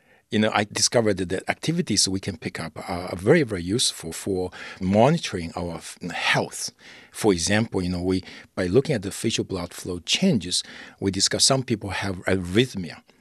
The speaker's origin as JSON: {"language": "English", "country": "China", "tie": "born or raised there", "second_language": "English", "said": "I grew up in China. So, and then I started to study psychology in college."}